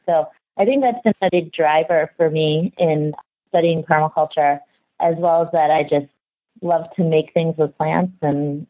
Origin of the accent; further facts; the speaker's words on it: Cleveland, Ohio, United States; Well, I grew up in Cleveland, Ohio, and I was in the suburbs